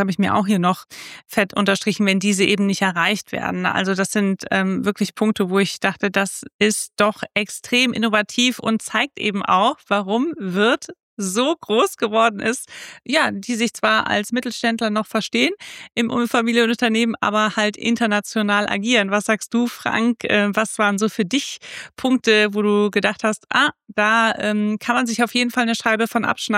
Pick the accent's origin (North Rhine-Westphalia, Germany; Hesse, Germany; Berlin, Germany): Hesse, Germany; Marburg; Also ich sitze hier gerade in meiner Heimat in Marburg